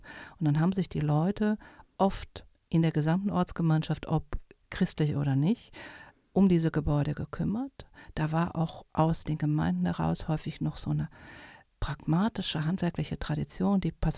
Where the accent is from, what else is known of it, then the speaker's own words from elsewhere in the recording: Rhineland-Palatinate, Germany; born there; ich bin gebürtige Rheinland-Pfälzerin